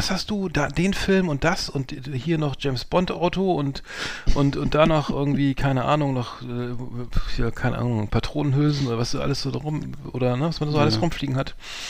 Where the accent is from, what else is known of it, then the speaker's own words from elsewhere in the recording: Bremen, Germany; Und ich bin in Bremen-Mahndorf zur Schule gegangen.